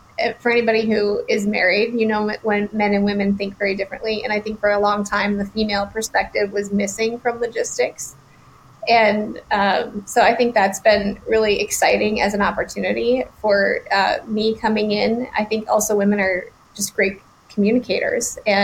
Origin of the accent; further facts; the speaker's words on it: North Dakota, United States; working with my home state exporters in North Dakota.